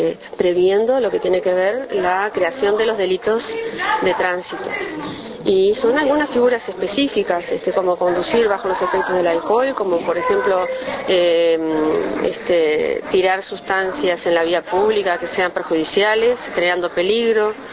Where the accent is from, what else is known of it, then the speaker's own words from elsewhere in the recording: Uruguay; somos nosotros, los uruguayos